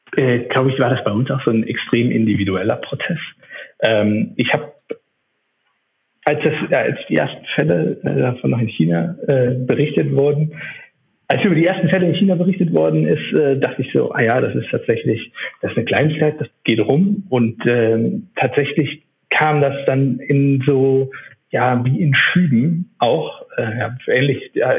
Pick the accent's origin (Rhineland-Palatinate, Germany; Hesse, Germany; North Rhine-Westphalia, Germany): Rhineland-Palatinate, Germany; Neuwied; now in Berlin, Germany; ich wohne inzwischen natürlich in Berlin, bin aber eigentlich aus dem Rheinland, komme aus dem schönen Städtchen Neuwied, das ist ein 60.000 Einwohner-Kaff. Habe in München studiert